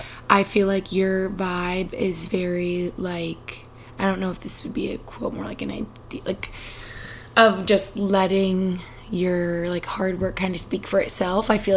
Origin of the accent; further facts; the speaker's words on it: Northeast, United States; And we're both from the Northeast.